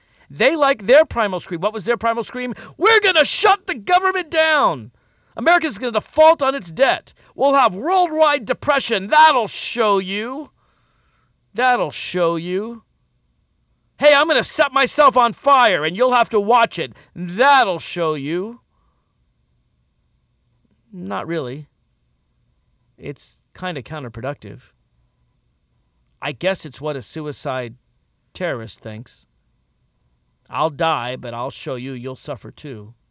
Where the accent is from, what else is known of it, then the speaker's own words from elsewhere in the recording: Nashville, Tennessee, United States; And I'm from Nashville, Tennessee, folks. I'm not just gay and Jewish. I'm also a Southerner.